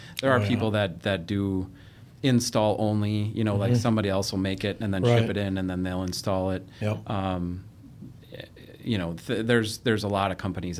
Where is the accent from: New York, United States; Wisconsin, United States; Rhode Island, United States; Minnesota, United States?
Wisconsin, United States; Fond du Lac; I grew up in Fond du Lac, Wisconsin, so it's about an hour north of Milwaukee, over south of Green Bay.